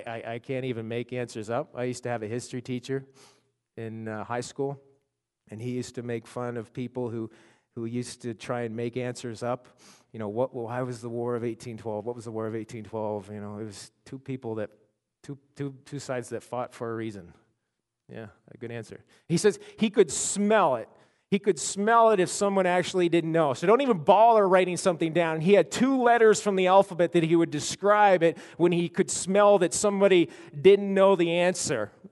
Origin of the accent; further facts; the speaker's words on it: Nova Scotia, Canada; I grew up in Nova Scotia, where they had the highest tides in the world